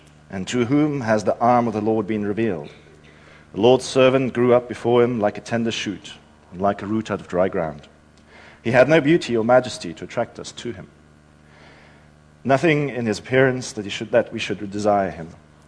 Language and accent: English; South Africa; as I'm sure you will be able to tell from my accent, I am a foreigner. Yes, I am from down south. Way down south, South Africa, in fact.